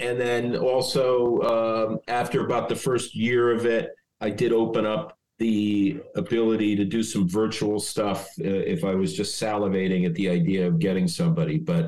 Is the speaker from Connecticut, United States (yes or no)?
yes; Stamford, Connecticut, United States; I grew up in Stamford, Connecticut.